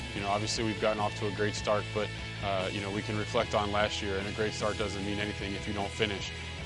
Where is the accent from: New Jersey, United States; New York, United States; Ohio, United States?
Ohio, United States; now in Twin Cities, United States; I grew up in Ohio and was born and raised in Ohio, but I've grown so much over the last 7 years here living in the Twin Cities.